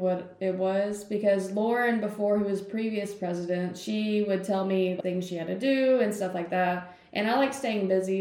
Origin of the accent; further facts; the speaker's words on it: Maryville, Tennessee, United States; So I was raised mostly in Maryville, Tennessee, and that is where I went to high school as well for all 4 years. So definitely a rebel, born and raised.